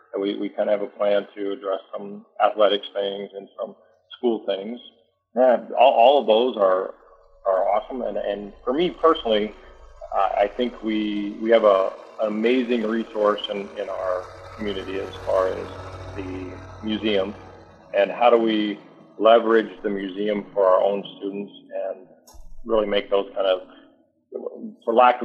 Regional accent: Montana, United States; I think born and raised in Montana, once a Montana and always a Montana

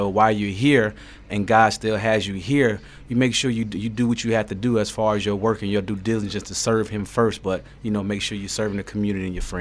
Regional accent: Columbus, Ohio, United States; also born or lived in Florida; Right. I'm from Columbus.

